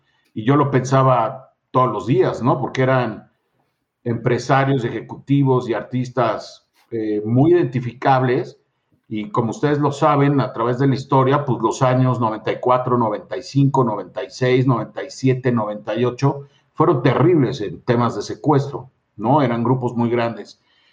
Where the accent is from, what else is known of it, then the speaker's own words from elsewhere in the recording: Mexico City, Mexico; mucha gente aquí en la Ciudad de México cree que soy de Tijuana, pero no soy de Tijuana, soy de Feño, aquí nací, aquí he vivido, aunque he pasado mucho tiempo allá en Baja California, pero soy de aquí, de la Ciudad de México.